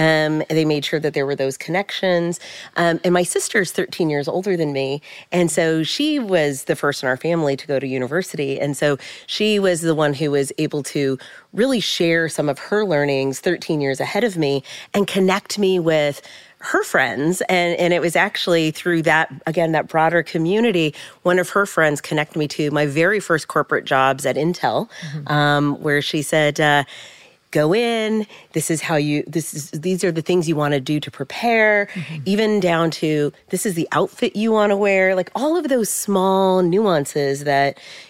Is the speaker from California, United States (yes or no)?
yes; San Jose, California, United States; So I grew up in San Jose, California. My parents also from the Bay Area.